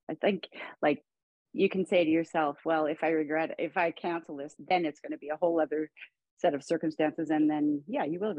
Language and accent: English; Edmonton, Alberta, Canada; also born or lived in Victoria; right now I'm living in Edmonton, Alberta, Canada. Been all over the place. I grew up just outside of Edmonton, but I haven't lived here for eons and just recently moved back. So I was living on the West Coast for 23 years in Victoria